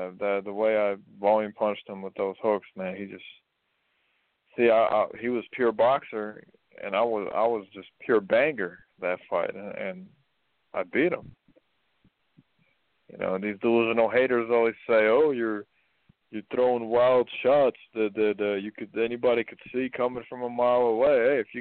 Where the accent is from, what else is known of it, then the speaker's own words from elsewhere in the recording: United States; born there; It's from, I was born in the States, and I started my boxing career in the States.